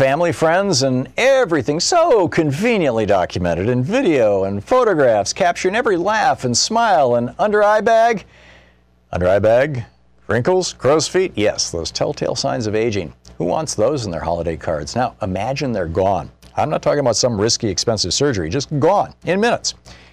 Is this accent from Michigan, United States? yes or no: yes; Lansing, Michigan, United States; I grew up in Lansing, Michigan